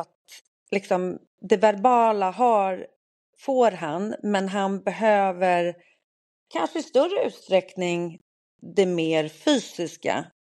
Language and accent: Swedish; Sweden; Men jag är väldigt glad för att jag gick på hälsokosten hemma i Sverige.